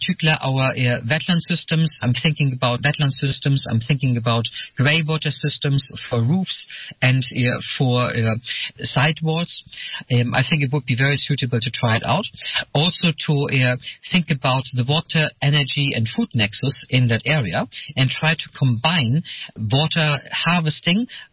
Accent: Germany; now in Sweden; Originally, I come from Germany.

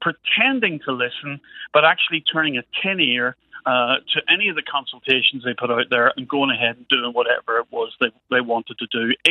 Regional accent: Holywood, Northern Ireland, United Kingdom; I come from Hollywood, which has one of the oldest, despite the fact that it's 80% Protestant Unionist, or at least it was back in the day, has one of the oldest branches of the Gaelic League.

